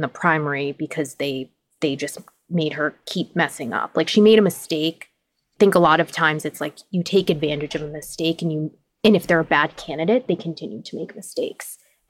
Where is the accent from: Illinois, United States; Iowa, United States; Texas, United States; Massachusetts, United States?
Massachusetts, United States; Boston; like I pronounce words weird because I'm from Boston